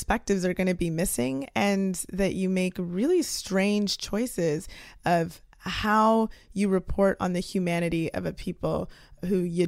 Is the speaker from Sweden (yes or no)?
no; Canada; now in United States; I'm a Canadian living in the United States